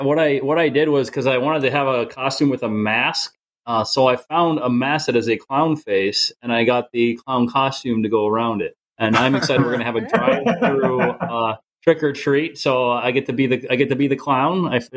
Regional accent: Wisconsin, United States; I am a Packers fan, born and raised in Wisconsin.

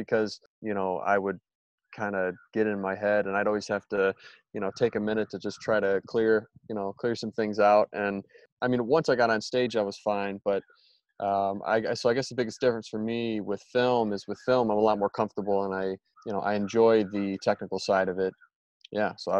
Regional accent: Michigan, United States; Yeah. So I grew up in Michigan. I started acting.

